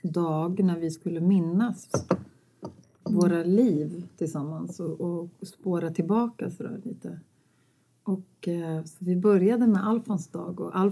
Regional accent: Vaasa, Ostrobothnia, Finland; born there; Och mamma var svensk skådespelerska på Svenska Teatern i Vasa. Mm. Och så föddes jag där

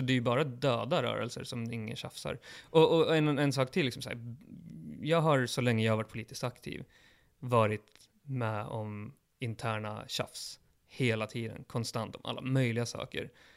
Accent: Sweden; Jag växte upp i Sverige under 90-talet.

